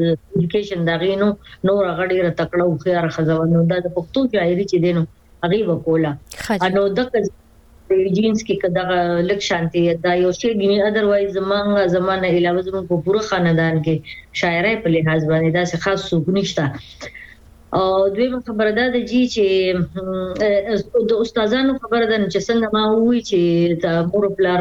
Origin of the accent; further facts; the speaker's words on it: Swabi, Khyber Pakhtunkhwa, Pakistan; زما ته بنیادی تعلق د خیبر پختونخوا د زبرسوابای ضلع یو کلی زیدی سره زما تعلق دی. جی او هلته نوې د ابتدایي سبق مې هلته نه ویلې دی او هغې نه پس چې د کالج سټډیز پسې بیا راووتو بهر مردان ته